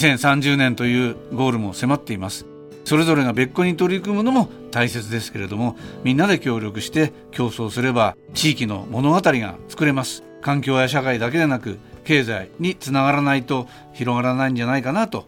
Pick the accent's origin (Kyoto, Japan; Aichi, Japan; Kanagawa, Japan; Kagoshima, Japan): Kanagawa, Japan; Fujisawa; 地元藤沢でそれを生かしたいなというふうに考えたことが、